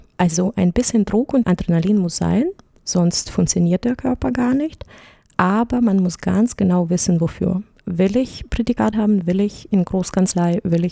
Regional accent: Eastern Ukraine, Ukraine; Ich komme ganz aus dem Osten der Ukraine, wo es langweilig war und nicht so schön

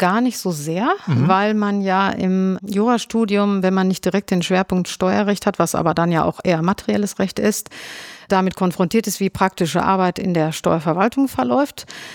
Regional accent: North Rhine-Westphalia, Germany; ich komme ursprünglich aus Ostostwestfalen, aus einem kleinen Dorf in der Nähe von Paderborn.

